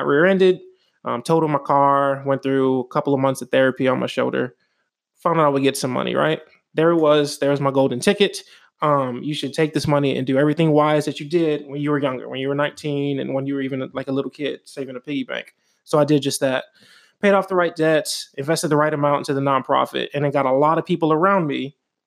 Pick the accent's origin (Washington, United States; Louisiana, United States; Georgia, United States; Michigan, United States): Louisiana, United States; New Orleans; So I grew up in New Orleans. I had a single income family.